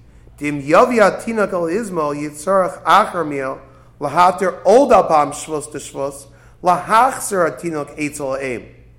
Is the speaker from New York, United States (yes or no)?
yes; Brooklyn, New York, United States; I grew up in Brooklyn. Talk about never seeing a bris on Shabbos. You know, bris on Shabbos in Brooklyn only happen in houses because they're not bringing the baby to shul.